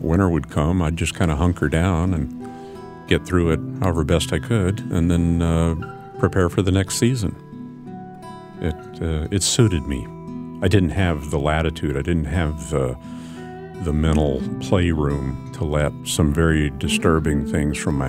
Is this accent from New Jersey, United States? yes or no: no; Anchorage, Alaska, United States; When I was growing up in Anchorage, you know, back in the late 60s and early 70s